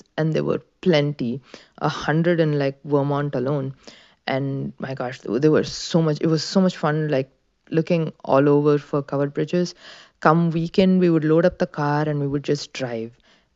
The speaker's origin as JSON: {"language": "English", "town": "Chennai", "region": "Tamil Nadu", "country": "India", "tie": "born or raised there", "said": "So the wedding was actually happening in my hometown, Madras, and the reception was in his hometown of Bangalore."}